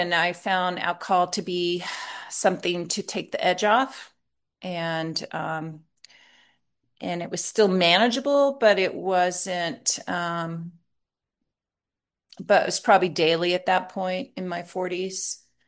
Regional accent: Alaska, United States; now in Tucson, United States; I'm living in Tucson, Arizona right now. And I grew up in Alaska.

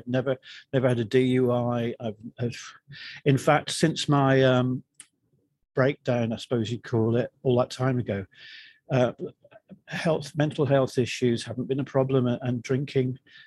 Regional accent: England, United Kingdom; moved away as an adult; now in New Jersey, United States; I'm actually English, British, if you like, living in New Jersey in the United States.

